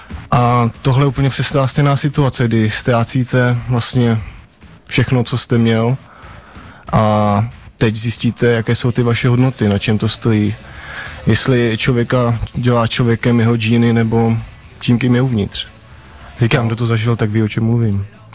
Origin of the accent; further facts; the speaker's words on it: Moravia, Czechia; now in Prague, Czech Republic; Ne, nejsem z Prahy, já jsem původně z Moravy.